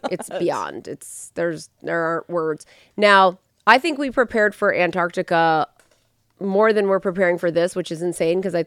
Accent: California, United States; Yeah, well, I'm from California, so I didn't know that was like not to be done.

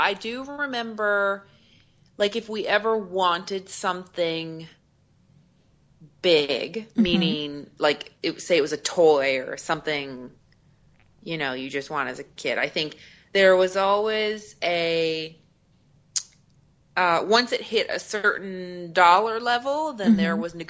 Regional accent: Newfoundland and Labrador, Canada; Well, yeah, I'm from Eastern Canada, a place called Newfoundland.

